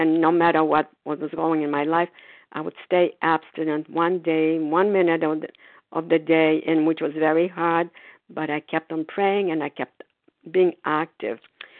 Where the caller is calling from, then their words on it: Foxborough, Massachusetts, United States; I'm calling from Foxborough, Massachusetts.